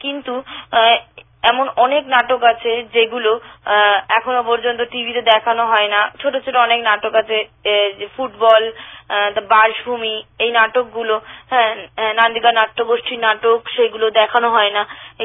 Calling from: Kolkata, West Bengal, India; hello নমস্কার, আমি কলকাতার বাগবাজার অঞ্চল থেকে

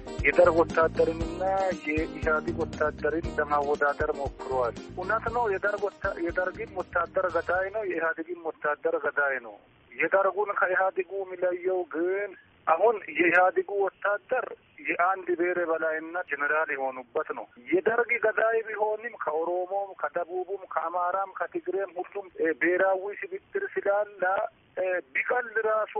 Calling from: South Africa; ከደቡብ አፍሪካ ነኝ።

